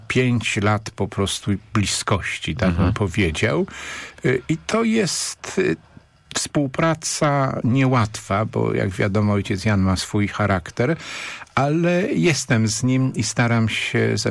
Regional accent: Poznań, Greater Poland Voivodeship, Poland; Jestem poznaniakiem

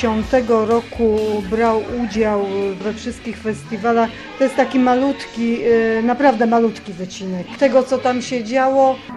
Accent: Jarocin, Greater Poland Voivodeship, Poland; ja jestem z Jarocina.

